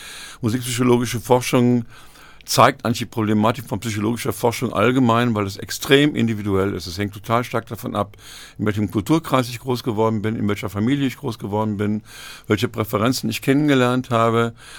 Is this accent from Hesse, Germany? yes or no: no; Hückelhoven, North Rhine-Westphalia, Germany; Also ich bin in Hückelhofen geboren und groß geworden in den 50er und 60er Jahren.